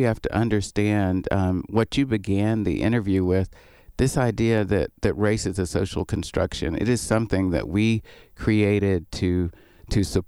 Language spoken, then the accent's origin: English; the South, United States; I grew up in the South and just took for granted that I was black.